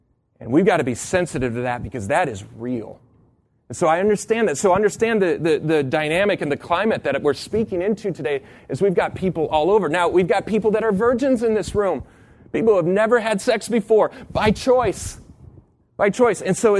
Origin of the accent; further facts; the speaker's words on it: Midland, Michigan, United States; now in Orlando, United States; I grew up in Midland, Michigan, where everybody's the same.